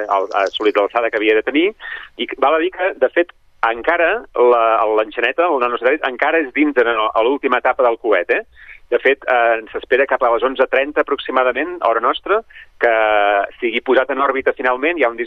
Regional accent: Manresa, Catalonia, Spain; no soc sabadellenc, soc manresà

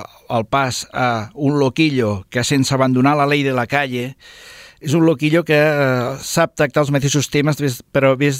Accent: Badalona, Catalonia, Spain; totes aquelles gent com jo, que som de Badalona, havíem de cruzar el Peñón

